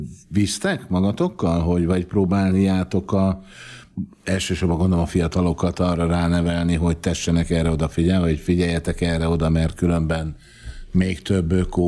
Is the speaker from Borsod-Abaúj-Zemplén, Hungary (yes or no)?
yes; Miskolc, Borsod-Abaúj-Zemplén, Hungary; én Miskolcon nőttem fel, messze nem volt ennyi állat gyerekkoromban a házakban, mint ma.